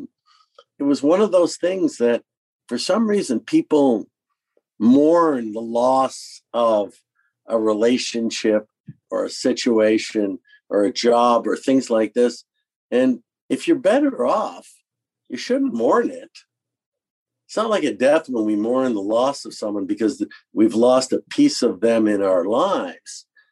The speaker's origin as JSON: {"language": "English", "country": "Canada", "said": "What's amazing to me as a Canadian is that Joe Biden is now calling out for all adults to be done by May 1st in the United States. And, you know, we're still somewhere deep in our own end zone in Canada."}